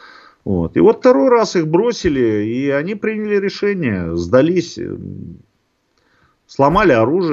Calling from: Donetsk Oblast, Ukraine; я не из ЛНР вещаю, я из ДНР.

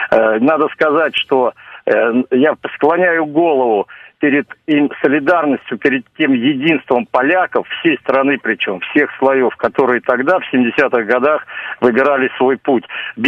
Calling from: Moscow, Russia; господин ведущий … Москва и гость.

